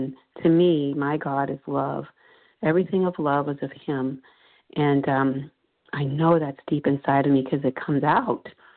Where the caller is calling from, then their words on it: Florida, United States; S as in Sam, Florida.